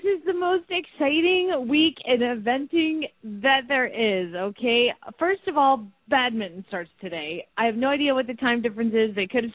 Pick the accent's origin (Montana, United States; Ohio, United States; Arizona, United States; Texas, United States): Arizona, United States; Phoenix; from Phoenix, Arizona